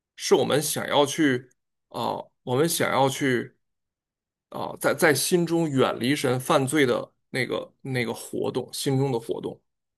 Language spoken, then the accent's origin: Chinese; China; now in United States; 在我们在国内无神论长大